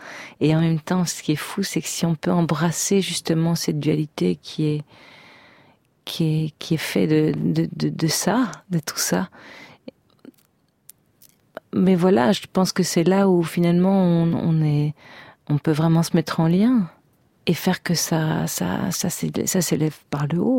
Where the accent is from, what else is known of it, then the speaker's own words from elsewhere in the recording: Charleroi, Wallonia, Belgium; quand on parle de Charleroi, qui en effet est ma ville natale, et c'est la ville où j'ai décidé de revenir aujourd'hui